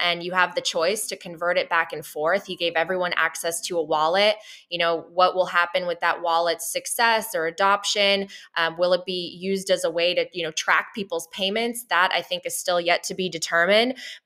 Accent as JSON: {"language": "English", "country": "Poland", "said": "I come from the Eastern Bloc. I come from a formerly communist country, Poland, very close by."}